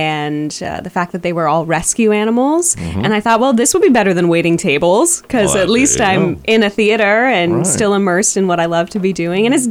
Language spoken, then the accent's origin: English; Pittsburgh, Pennsylvania, United States; moved away as an adult; now in New York City, United States; But yes, I am originally from Pittsburgh, and I moved to New York City for college. I went to Pace University in Manhattan, and then I just kind of stayed. So I do kind of call New York home now.